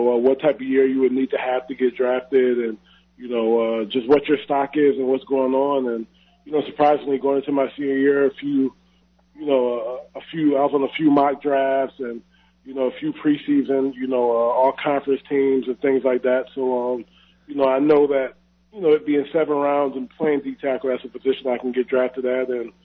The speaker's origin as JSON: {"language": "English", "town": "Hartford", "region": "Connecticut", "country": "United States", "tie": "born or raised there", "said": "Yeah, I grew up in Hartford, went to high school in Windsor, Connecticut. It's a small suburb, you know, right outside the city. And, yeah, born and raised a New England kid."}